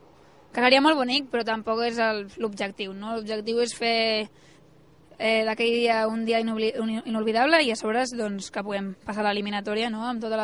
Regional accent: Sant Pere de Ribes, Catalonia, Spain; Jo visc a Ribes, al meu poble de sempre

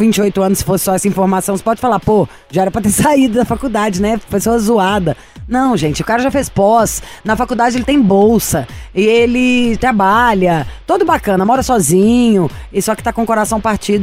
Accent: Santos, São Paulo, Brazil; Eu vim de Santos

